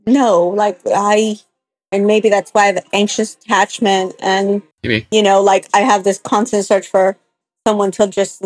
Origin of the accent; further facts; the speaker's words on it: Texas, United States; I'm American. I grew up in Texas.